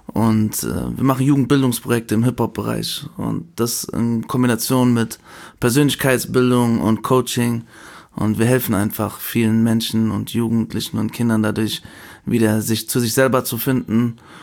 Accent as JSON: {"language": "German", "town": "Langen", "region": "Hesse", "country": "Germany", "said": "Aber wir kommen eigentlich aus Lang. Wir waren in Lang."}